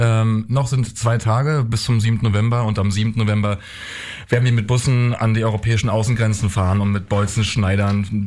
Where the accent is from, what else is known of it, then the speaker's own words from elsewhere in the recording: East Germany, Germany; Also ich komme selbst aus dem Osten